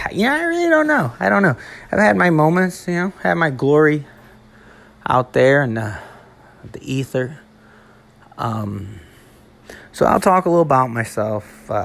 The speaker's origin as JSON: {"language": "English", "town": "Davenport", "region": "Iowa", "country": "United States", "tie": "born there", "said": "So I was born in Iowa in a little place called Davenport, and that's right on the Mississippi."}